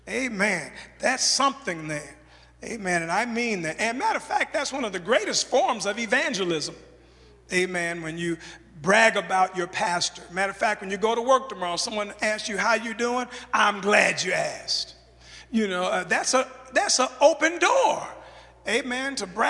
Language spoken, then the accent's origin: English; Chicago, Illinois, United States; I'm from Chicago, Illinois. We both were born in Illinois.